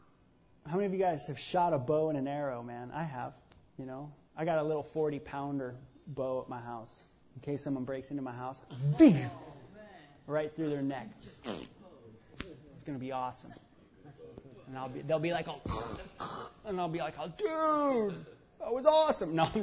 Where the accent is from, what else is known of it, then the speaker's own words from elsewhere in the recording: California, United States; I'm from California. We're all liberal there.